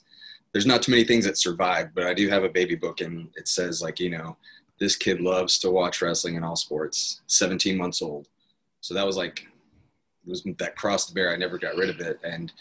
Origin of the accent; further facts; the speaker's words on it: Apache Junction, Arizona, United States; I grew up in Apache Junction, Arizona.